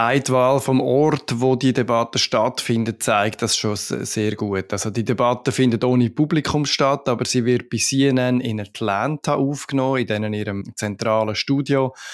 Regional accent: Switzerland; Und als Schweizer lacht man zum Teil ein bisschen darüber, dass man das da in den USA als unsicher empfindet.

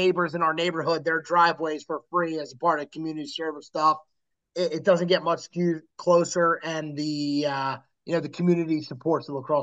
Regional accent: Springfield, Pennsylvania, United States; But at the same time, you know, growing up in Springfield, rich lacrosse culture.

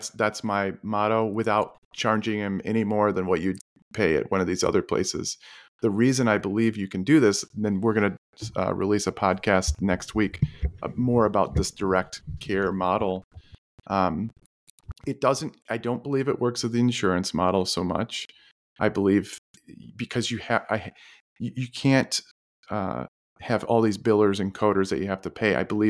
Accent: Holland, Michigan, United States; we're from Holland, Michigan. It's known for Dutch.

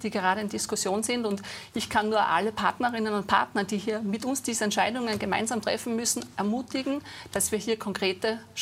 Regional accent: Styria, Austria; Ich habe in meinem Heimatbundesland in der Steiermark auch die Reformpartnerschaft damals als Abgeordnete mitbegleitet.

